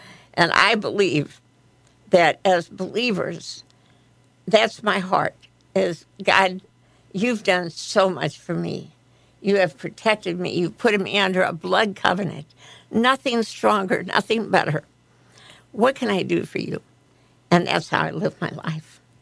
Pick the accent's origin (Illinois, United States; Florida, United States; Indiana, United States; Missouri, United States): Missouri, United States; St. Louis; So I have been around dogs all my life. I grew up in Dogtown in St. Louis, Missouri.